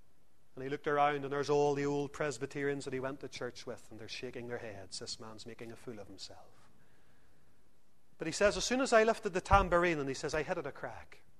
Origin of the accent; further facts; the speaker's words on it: Lisburn, Northern Ireland, United Kingdom; I grew up in Lisburn.